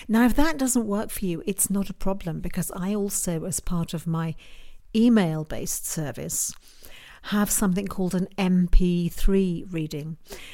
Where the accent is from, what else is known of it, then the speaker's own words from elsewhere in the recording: United Kingdom; as you can tell from the accent, I'm a Brit, so I'm over here in the UK.